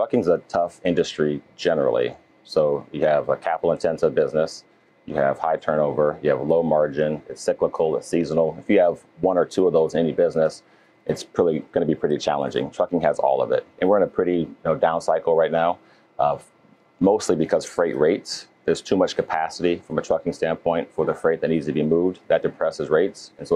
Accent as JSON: {"language": "English", "town": "Omaha", "region": "Nebraska", "country": "United States", "tie": "born or raised there", "said": "It's great to be back in Omaha, my hometown."}